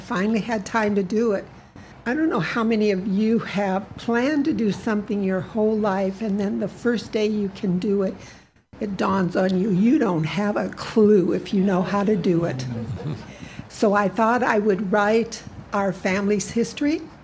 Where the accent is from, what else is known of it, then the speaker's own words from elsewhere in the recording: Fairbank, Iowa, United States; Near my hometown of Fairbank is a small community called Old Wine.